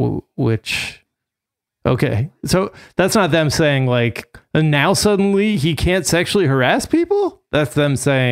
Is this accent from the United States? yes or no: no; Ireland; I am Irish, though, so there you go.